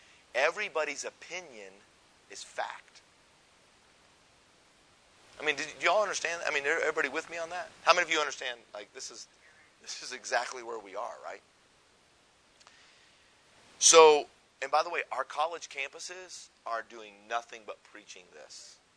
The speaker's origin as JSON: {"language": "English", "region": "Colorado", "country": "United States", "tie": "born or raised there", "said": "I grew up in Colorado, but then I pastored for 15 years in the South."}